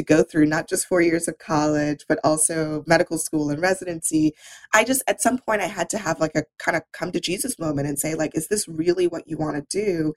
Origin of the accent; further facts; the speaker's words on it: Trinidad & Tobago; growing up in Trinidad.